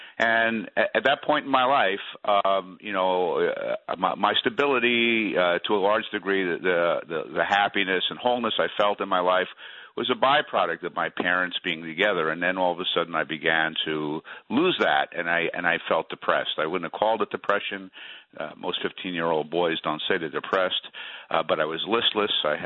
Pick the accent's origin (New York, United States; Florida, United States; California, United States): New York, United States; New York City; also born or lived in Ozark, Alabama; My father was in the Army. He was stationed there. My mother went to join him. And I spent about 6 months in Ozark, Alabama. I didn't like it at all, and I went back to New York City.